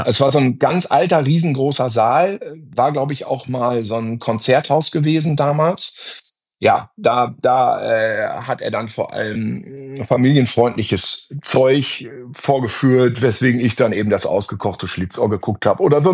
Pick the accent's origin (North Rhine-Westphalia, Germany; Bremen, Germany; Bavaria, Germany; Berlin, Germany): North Rhine-Westphalia, Germany; Gütersloh; Ich komme aus Gütersloh